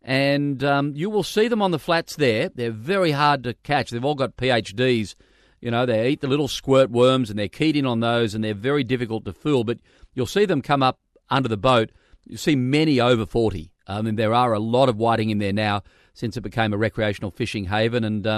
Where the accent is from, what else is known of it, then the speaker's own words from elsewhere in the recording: Lake Macquarie, New South Wales, Australia; I grew up on Lake Macquarie